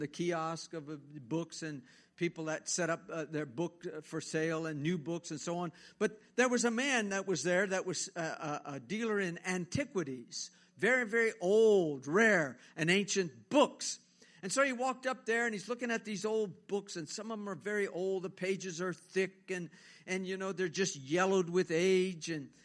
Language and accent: English; Baie Lafourche, Louisiana, United States; moved away as an adult; I came from Baie Lafourche, South Lafourche, and I couldn't get away fast enough when I graduated high school. I wanted to get away because everybody there was dumb, and, you know, it was just so backwoodsy, backwater, you know, just podunk.